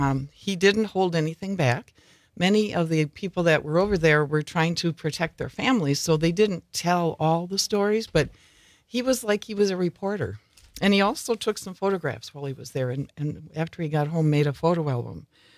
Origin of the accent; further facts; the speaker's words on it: Wausau, Wisconsin, United States; So my dad, we're from Wausau, so my dad knew the publisher of the newspaper in Wausau